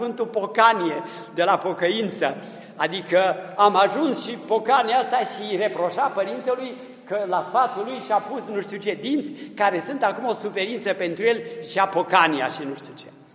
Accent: Ludișor, Brașov County, Romania; Am în minte bătrânii satului Ludișor, de unde sunt eu, nu?

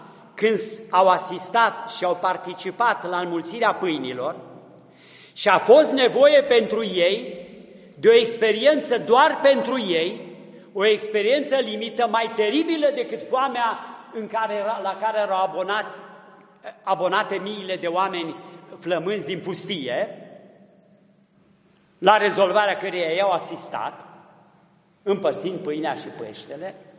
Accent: Ludișor, Brașov County, Romania; Am în minte bătrânii satului Ludișor, de unde sunt eu, nu?

